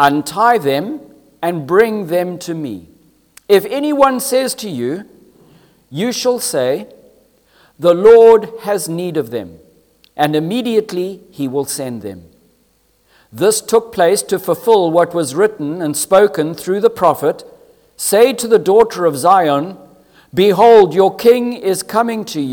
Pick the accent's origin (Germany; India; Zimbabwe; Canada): Zimbabwe; for I come from Zimbabwe, and I know of his travels, and truly I know what he's done here in Africa